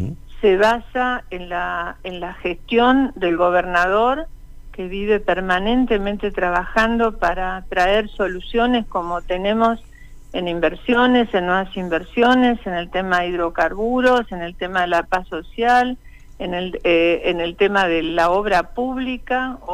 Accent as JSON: {"language": "Spanish", "region": "Neuquén", "country": "Argentina"}